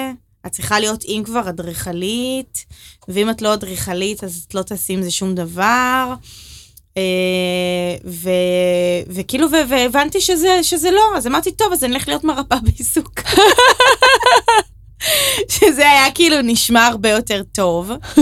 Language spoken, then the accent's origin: Hebrew; Northern District, Israel; אני בעצם נולדתי ברמת הגולן, במושב ממש קטן.